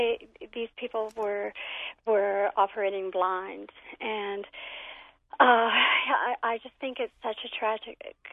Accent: Encinitas, California, United States; I grew up near Encinitas, or at least we spent half our time down there.

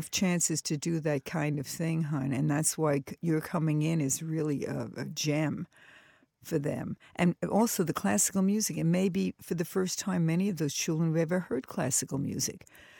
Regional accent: New York City, New York, United States; Like, I grew up in New York City, so every apartment has the same configuration.

